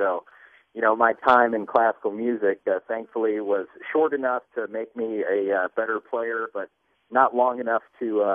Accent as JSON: {"language": "English", "town": "Uniontown", "region": "Ohio", "country": "United States", "tie": "born or raised there", "said": "No, I grew up in Uniontown, Ohio, which is a really small community. It's right by Hartville, Ohio, which people might associate with the famous Hartville Kitchen."}